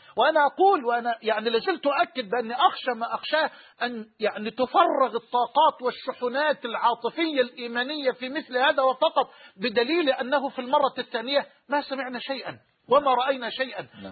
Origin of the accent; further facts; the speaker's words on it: Egypt; أن نستدعي سفير الدنمارك عندنا في مصر مثلا